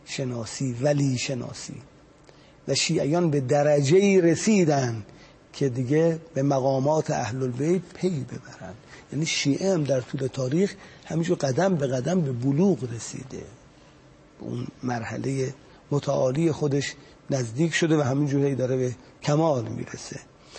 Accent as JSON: {"language": "Persian", "town": "Mashhad", "region": "Razavi Khorasan", "country": "Iran", "said": "ما مشهدیم"}